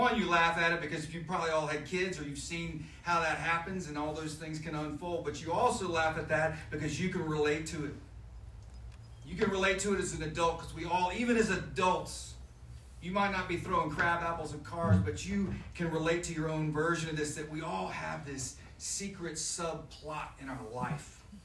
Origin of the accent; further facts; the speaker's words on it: Jacksonville, Florida, United States; I'm obviously a priest, and I'm from Jacksonville, Florida.